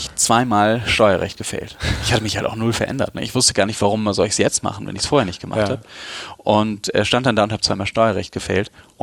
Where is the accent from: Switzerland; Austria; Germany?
Germany; Bonn, North Rhine-Westphalia; Also ich komme aus Bonn. Ich bin in Bonn aufgewachsen und zur Schule gegangen.